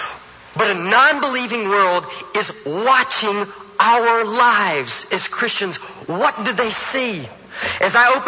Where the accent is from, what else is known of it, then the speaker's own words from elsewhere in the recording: Alabama, United States; I moved up here from Alabama, thus the accent. It was the first time I'd ever lived in a neighborhood.